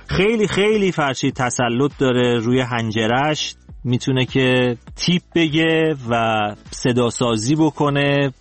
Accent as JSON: {"language": "Persian", "town": "Tehran", "region": "Tehran Province", "country": "Iran", "tie": "born there", "said": "تهران به دنیا اومدم. پدر مادرم هم اهل تهرانن، ولی پدر بزرگ اهل تبریز بوده که در بچگی آمده به تهران."}